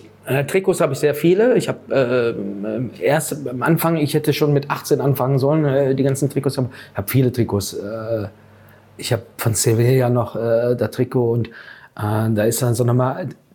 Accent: North Rhine-Westphalia, Germany; wenn du bei uns im Ruhrgebiet machen würdest, habe ich gesagt, wirst du getötet.

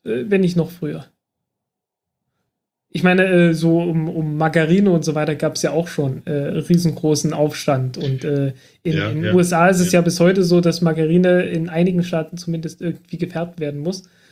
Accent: Germany; Ja, ich komme aus dem Dreiländereck zwischen Sachsen, Thüringen und Sachsen-Anhalt.

